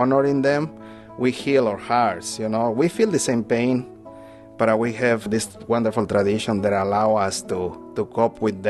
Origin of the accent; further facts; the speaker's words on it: Michoacán, Mexico; now in Milwaukee, United States; I came from Central Mexico, the state of Michoacán. I've been in Milwaukee for 30 years.